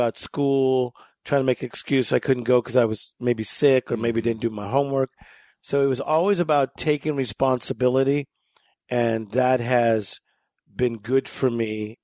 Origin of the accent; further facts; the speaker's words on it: Compton, California, United States; And we grew up in Compton, California. And my dad was a steel worker. My mother worked at a place called Winchell's Donut Shop.